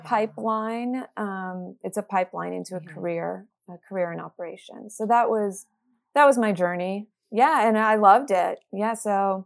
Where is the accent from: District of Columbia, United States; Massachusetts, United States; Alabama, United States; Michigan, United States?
District of Columbia, United States; Washington; So I am born and raised in Washington, D.C. So it's a very international city.